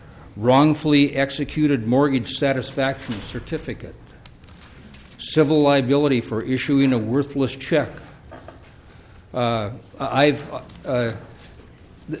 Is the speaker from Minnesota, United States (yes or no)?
yes; Detroit Lakes, Minnesota, United States; I'm an attorney from Detroit Lakes.